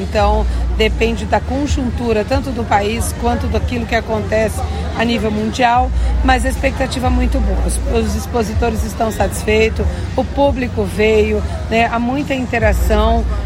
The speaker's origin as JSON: {"language": "Portuguese", "region": "Northeast Region", "country": "Brazil", "lives_now": "Maringá, Brazil", "said": "Eu que sou nordestina, eu tenho muito do São João."}